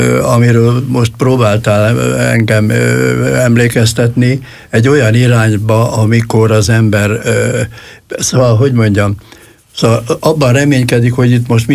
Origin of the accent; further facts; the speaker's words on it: Zala, Hungary; Igen, én falu helyen nevelkedtem, mert bennünket kiraktak annak idején az illetékesek. Hortobágyon már nem volt hely, úgyhogy Göcsejbe, egy kis zsákfaluba, erdő szélére